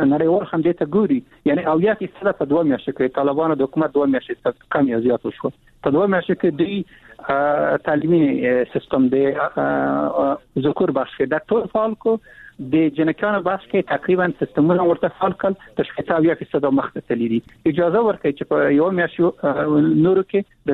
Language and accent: Pashto; Afghanistan; کمزه طالبم نه یم، زه افغان یم او زه غوړم وفای خو وایم